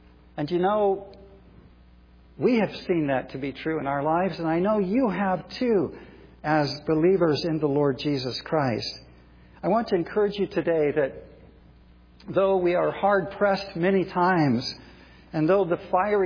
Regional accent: California, United States; We're from California. Kathy and I know a little bit about earthquakes

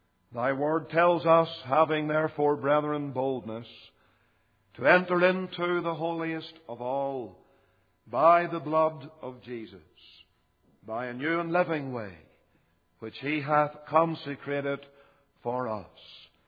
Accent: Ballymena, Northern Ireland, United Kingdom; moved away as an adult; also born or lived in Pennsylvania, United States; It will be 5 years in August since we left Pennsylvania to return to the work in Ballymena, my hometown and my home congregation.

